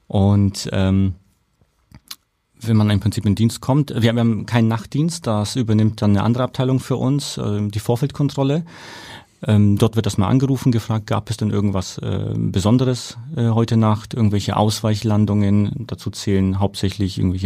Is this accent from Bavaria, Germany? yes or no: yes; Nuremberg, Bavaria, Germany; accent: rolled R; damals in Nürnberg, ich komme aus Nürnberg.